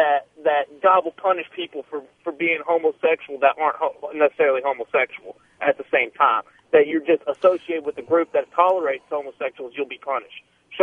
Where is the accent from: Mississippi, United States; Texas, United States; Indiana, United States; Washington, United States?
Texas, United States; Houston; I know, you know, I'm from Houston, from Texas. I'm also a police officer.